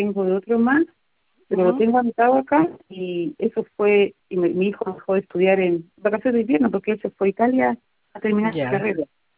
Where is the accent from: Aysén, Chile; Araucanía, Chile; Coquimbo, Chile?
Araucanía, Chile; Villarrica; porque somos de Villarrica